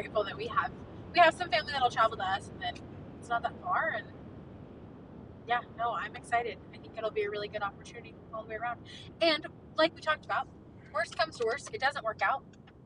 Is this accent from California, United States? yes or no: yes; California, United States; also born or lived in Oklahoma / Texas; I've made a lot of drastic moves where from my hometown, where I lived in California, San Diego was 24 hours away. Then I moved to Oklahoma, and that was 30 hours away.